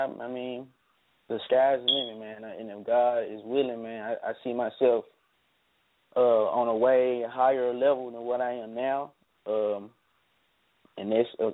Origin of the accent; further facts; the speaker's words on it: Memphis, Tennessee, United States; being that I am from Memphis, and also shout out to my city, man.